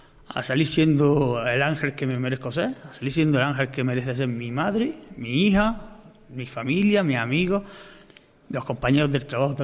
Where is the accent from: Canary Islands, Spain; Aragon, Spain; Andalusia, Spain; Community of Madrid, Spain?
Andalusia, Spain; Cañas; Soy de Cañas, un pueblecito de la Alpujarra.